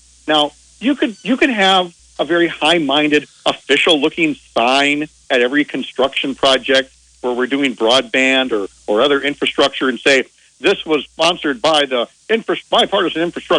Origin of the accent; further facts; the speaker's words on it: St. Paul, Minnesota, United States; I recall in my younger days growing up in St. Paul